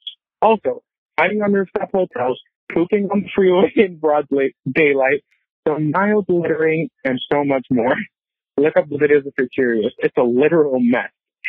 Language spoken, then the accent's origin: English; Puerto Rico; I'm from Puerto Rico.